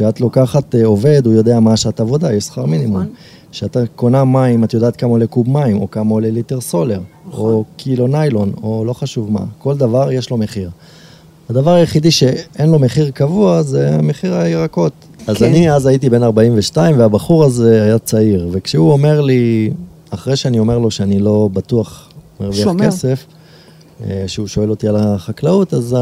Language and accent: Hebrew; Azarya, Central District, Israel; אז אני עוצר והם אומרים שלום, מאיפה אתה? אני אומר שאני פה מעזריה